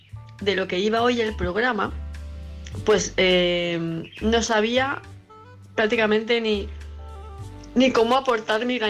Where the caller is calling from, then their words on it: Palma, Balearic Islands, Spain; de Palma de Mallorca.